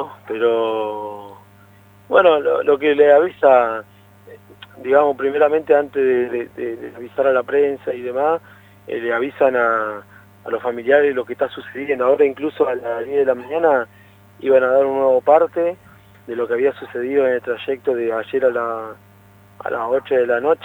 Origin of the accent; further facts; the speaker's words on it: Sierra Grande, Río Negro, Argentina; also born or lived in Jujuy; nosotros somos nacidos allá en Jujuy y pero de muy chico, a la edad de 4 años, Mario y yo de 2 años, nos vinimos para acá, para Río Negro, Sierra Grande, uh-huh, por mi papá, que consiguió trabajo en lo que es la mina de hierro de acá.